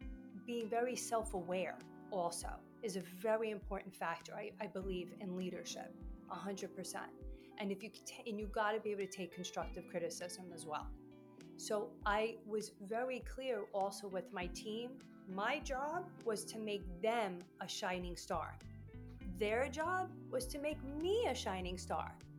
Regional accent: New York, United States; And I am a New Yorker, Italian New Yorker, and I used to have a very short fuse.

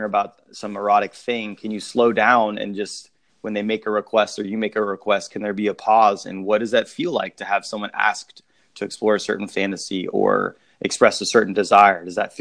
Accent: Louisiana, United States; growing up Catholic and growing up in Southern Louisiana

